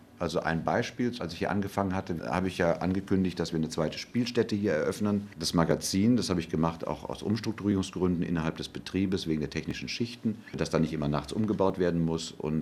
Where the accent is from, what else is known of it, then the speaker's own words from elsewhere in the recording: Cologne, North Rhine-Westphalia, Germany; Naja, Köln ist ja meine Heimatstadt. Ich bin da zwar nicht geboren, aber für die Kölner bin ich kein Immi, weil als ich ein Jahr alt war, bin ich ja nach Köln gekommen. Dann bin ich ja 97 wieder nach Köln zurückgekommen.